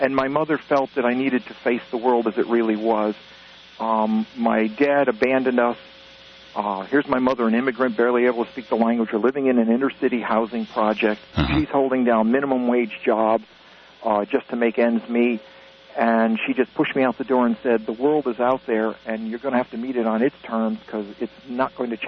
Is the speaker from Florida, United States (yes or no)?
no; Waterbury, Connecticut, United States; born there; I was born in Waterbury, Connecticut, which was an industrial town, and I was born legally blind.